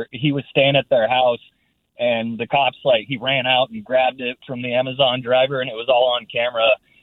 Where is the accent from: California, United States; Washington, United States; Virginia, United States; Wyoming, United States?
Washington, United States; Orcas Island; I'm from Orcas Island. And back in 09, I was about 14.